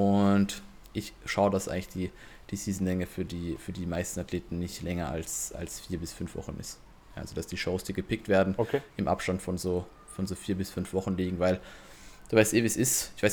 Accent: Vienna, Austria; bin aus Wien, 30 Jahre alt, Fulltime-Prep-Coach

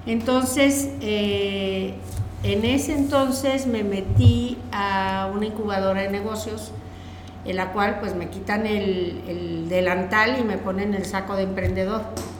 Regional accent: Monterrey, Nuevo León, Mexico; Vivíamos en la Ciudad de México y llegamos aquí a Monterrey. Ya tenía yo acá 3 hijos viviendo. Entonces dije, me regreso a mi tierra, a lo mío

